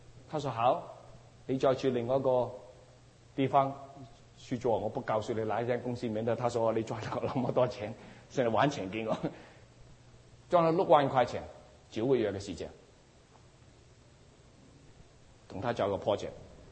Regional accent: Guangdong, China; Chinese is a second language; 我听不懂，我广东人，不知道我听不懂你这个国语

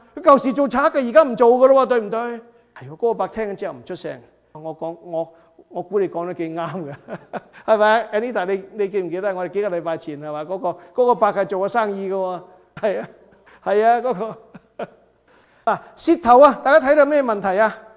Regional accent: Guangdong, China; 我哋广东人有一句说话就上家打仔就下家乖

